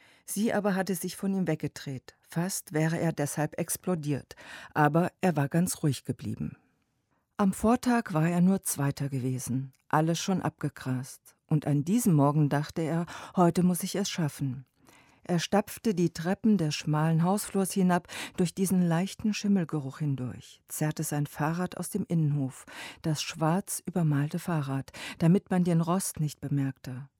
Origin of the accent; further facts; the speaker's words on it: Niedermohr, Rhineland-Palatinate, Germany; also born or lived in Börsborn; Ich bin in der Pfalz geboren, wohnte als Kind in Börsborn und Niedermohr, habe in Kaiserslautern Abitur gemacht.